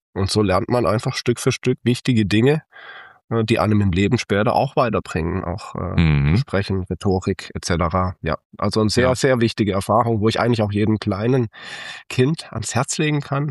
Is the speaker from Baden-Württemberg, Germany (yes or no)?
yes; Haslach, Baden-Württemberg, Germany; Ja, bei uns in Haslach muss man schon sagen, ein wunderbares Städtchen mit sehr vielen Freizeitmöglichkeiten.